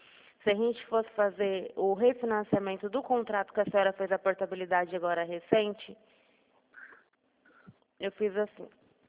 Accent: Araçatuba, São Paulo, Brazil; Eu sou de Araçatuba.

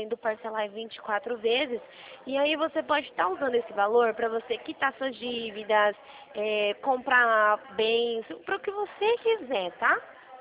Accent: Rio Claro, São Paulo, Brazil; Eu sou daqui de Rio Claro

